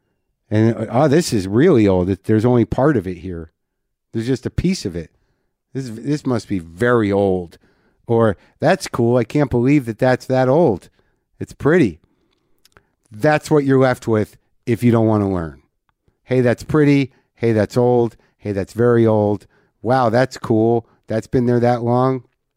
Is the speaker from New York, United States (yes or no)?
no; New Mexico, United States; Where I literally don't know any Spanish, even though I grew up in New Mexico.